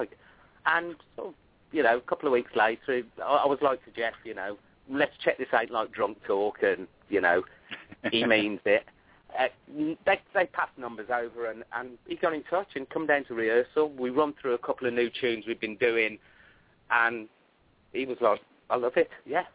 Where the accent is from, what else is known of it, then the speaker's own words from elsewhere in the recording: England, United Kingdom; I never got the crack on it. We're English, you know.